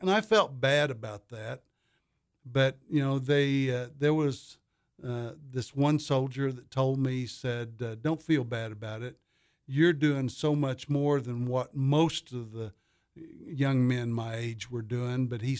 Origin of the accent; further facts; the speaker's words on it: Springfield, Missouri, United States; Lived in Springfield, Missouri since I was five